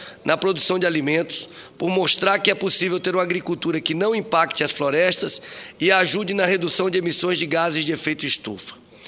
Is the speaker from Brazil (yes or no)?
yes; Brazil; como brasileiro